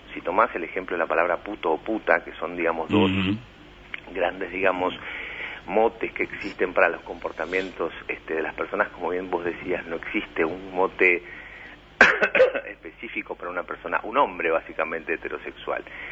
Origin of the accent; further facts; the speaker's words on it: Uruguay; no solo como uruguayos y uruguayas